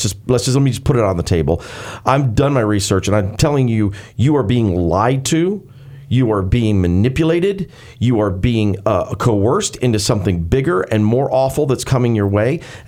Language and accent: English; the South, United States; I grew up in the South. I grew up loving barbecue.